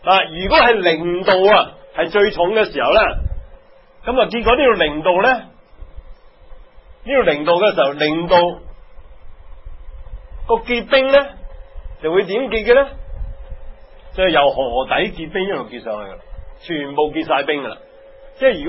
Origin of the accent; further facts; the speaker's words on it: China; 我们中国人所说的冥冥中有个主宰